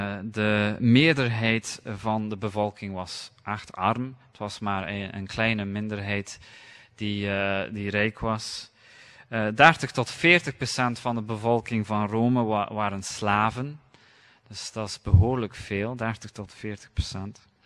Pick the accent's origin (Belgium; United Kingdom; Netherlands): United Kingdom; London; ik ben opgegroeid in Londen, aan de rand van Londen. En Londen is ook een wereldstad. Het duurt 1,5 uur met de metro om naar het centrum te geraken van Londen, van waar dat wij woonden.